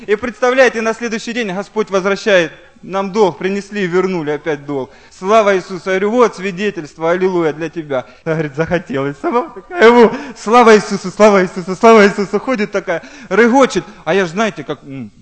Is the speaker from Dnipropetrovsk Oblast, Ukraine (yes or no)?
no; Dzerzhynsk, Donetsk Oblast, Ukraine; у нас в городе Дзержинске, мы из Донецкой области